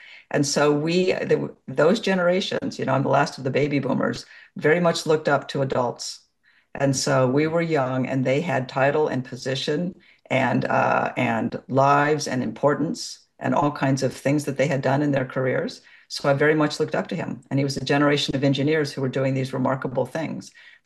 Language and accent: English; California, United States; I grew up in Silicon Valley, and I was very young, going to Stanford University.